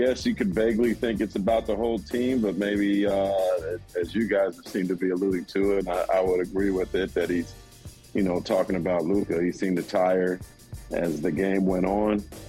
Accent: California, United States; But I remember growing up in the Bay in the lean years, watching on black and white TV channel 36.

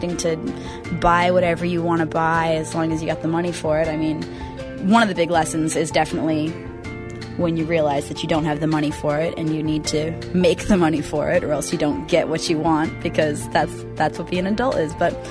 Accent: Westford, Vermont, United States; now in Portland, United States

